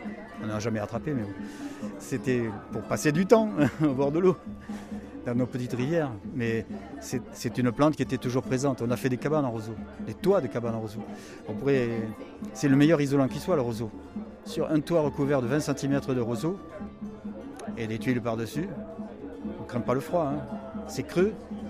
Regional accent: Occitanie, France; Montpellier, Béziers, enfin de tous ces coins. Et c'est mon pays d'origine, d'ailleurs.

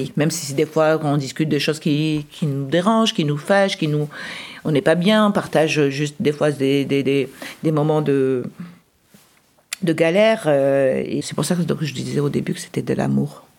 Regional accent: Algeria; moved away; Je viens d'Algérie, et toute ma famille est là-bas.

